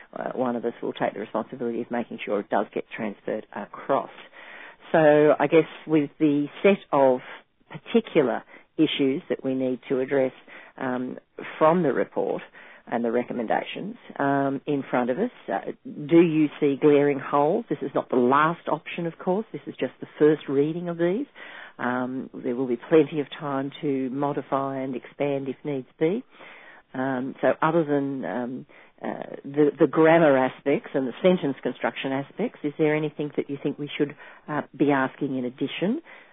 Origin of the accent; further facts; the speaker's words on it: Australia; I barely manage the English language as an Australian at the best of times.